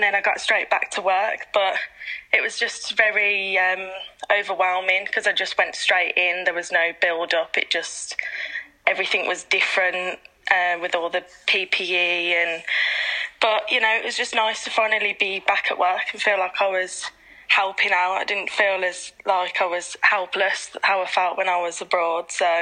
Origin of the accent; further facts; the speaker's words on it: Birmingham, West Midlands, United Kingdom; I'm from Birmingham. I work at Heartlands Hospital in Birmingham.